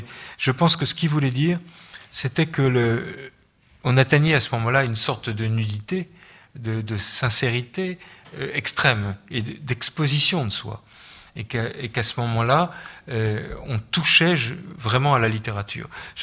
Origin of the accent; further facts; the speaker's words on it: Brittany, France; je suis breton, je suis né près de la mer.